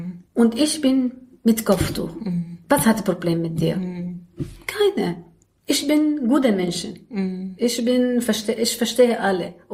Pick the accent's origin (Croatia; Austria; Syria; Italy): Syria; German is a second language; now in Berlin, Germany; Ich habe gesagt, ich komme aus Syrien.